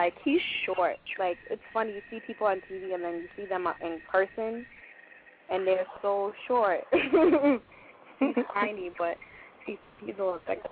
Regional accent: Worcester, Massachusetts, United States; So shortly after, I came back to the East Coast. I'm from Worcester, Massachusetts.

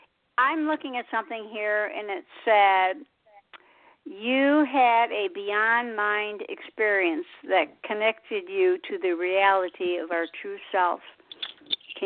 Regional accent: United States; I mean, see, I'm from the States and I've never been out of the States.

